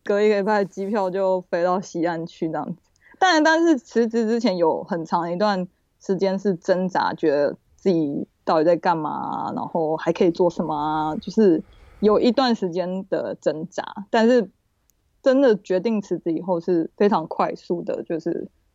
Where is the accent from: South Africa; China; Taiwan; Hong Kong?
Taiwan; Taipei; moved away as an adult; now in New York, United States; 我是土生土长的台北人，然后我在台北艺术大学美术学系毕业之后，我就前往纽约 Parsons 就读那个时装的设计。